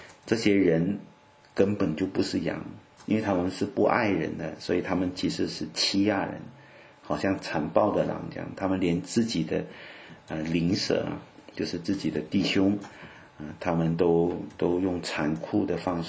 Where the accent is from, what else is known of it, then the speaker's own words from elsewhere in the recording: Malaysia; also born or lived in Canada; now in France; 我是东方人我是从马来西亚来。